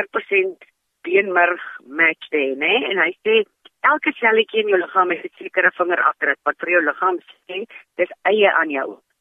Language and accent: Afrikaans; Malmesbury, Western Cape, South Africa; now in Somerset West, South Africa; soos jy kan hoor, ek is oorspronklik van Mamesbreek, ek bly tans in Somerset West